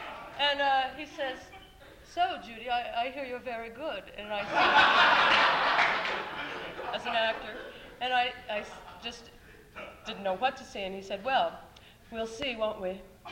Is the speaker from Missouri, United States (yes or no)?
no; Idaho, United States; I'm from Idaho, and there's several people that have come through this program who also went to the University of Idaho where I graduated.